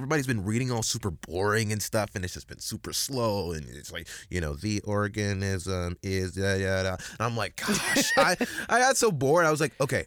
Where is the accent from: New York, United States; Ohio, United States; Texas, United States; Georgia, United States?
Texas, United States; Dallas; No, I'm from Dallas, Texas. That's kind of where I'm from.